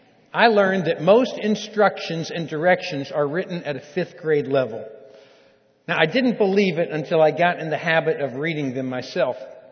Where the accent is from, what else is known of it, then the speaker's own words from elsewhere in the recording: Kentucky, United States; because I am from Kentucky, all right? Kentucky is a little different than Texas.